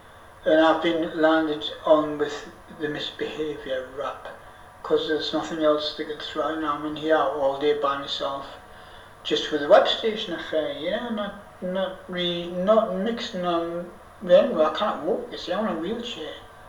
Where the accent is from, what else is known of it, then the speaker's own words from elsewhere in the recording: Newcastle upon Tyne, North East England, United Kingdom; So I'm from Newcastle, you know what I mean? So the Big Lamp, the top area, as far as I was concerned, detached flat, it was a great place.